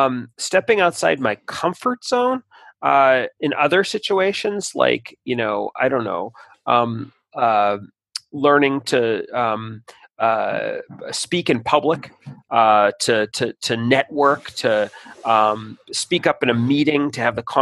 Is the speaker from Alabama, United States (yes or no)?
no; Boston, Massachusetts, United States; born there; I was born in Boston.